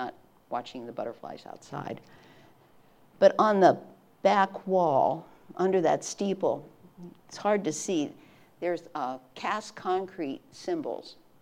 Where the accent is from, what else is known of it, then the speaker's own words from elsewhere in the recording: Orrville, Ohio, United States; I grew up in Orrville, Ohio, which is about 3 hours from here. It's the home of Smucker's Jelly. It's in some of the best farmland ever in Ohio.